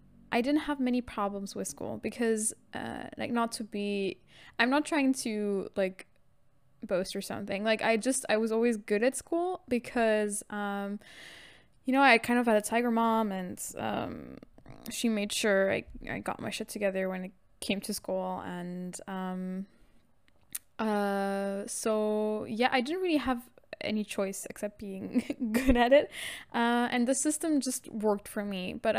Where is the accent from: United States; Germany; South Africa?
Germany; I grew up in Germany. I went my entire school life. I went to school in Germany. Never went abroad or anything